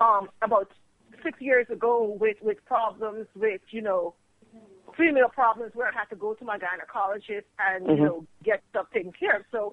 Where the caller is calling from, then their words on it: Dallas, Texas, United States; calling in from Dallas.